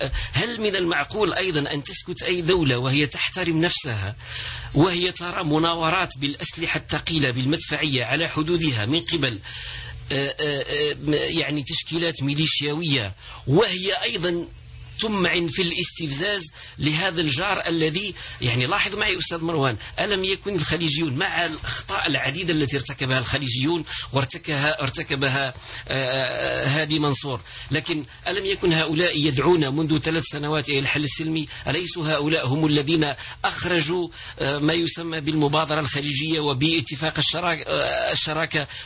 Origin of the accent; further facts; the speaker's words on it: Algeria; نحن كنا جميعا كجزائريين نتمنى أن يسود منطق الحوار